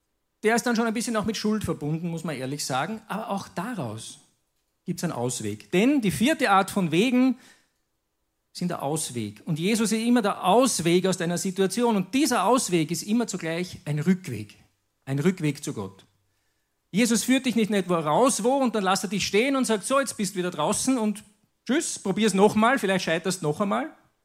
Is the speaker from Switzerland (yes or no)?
no; Tyrol, Austria; Und das ist die Lehre vom Gipfel, gell? Bei uns in Tirol oder sonst wo.